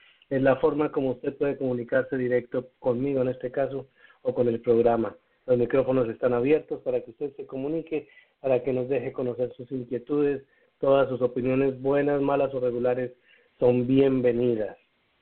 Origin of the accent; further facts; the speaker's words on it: Colombia; soy orgullosamente colombiano.